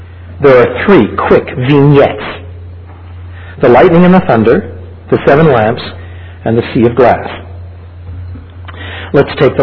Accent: Canada; although I'm a Canadian, a little farther north, yet nevertheless I lived on the St. Lawrence Seaway system

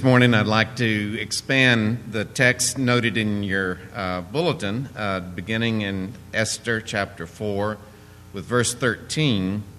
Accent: Clinton, Mississippi, United States; And it's just great to be back in Mississippi. I grew up in Clinton.

